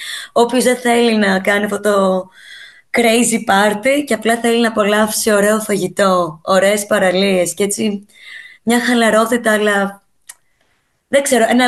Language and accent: Greek; Mytilene, North Aegean, Greece; Μεγάλωσα στη Μυτιλίνη.